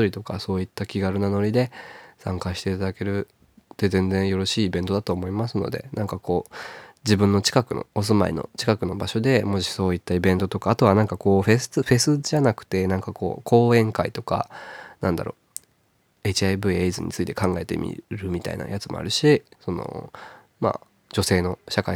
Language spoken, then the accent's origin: Japanese; Saitama, Japan; まあ都会の人って言いつつ、私埼玉県人だったんですけど